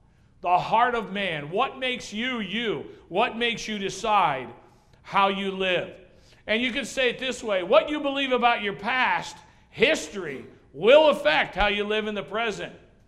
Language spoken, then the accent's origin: English; New England, United States; And I grew up in New England.